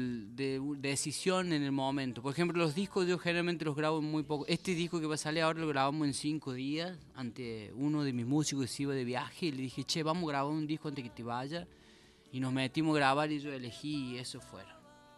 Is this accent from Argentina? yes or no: yes; Córdoba, Argentina; now in Anisacate, Argentina; Es un valle serrano también, de Córdoba. Yo vengo del valle de Tras la Sierra. Viví allí hasta la mitad de mi juventud, hasta los 24, 25 años. Después me fui a Córdoba, y de Córdoba volví a la sierra, pero del lado del valle Parabachasca.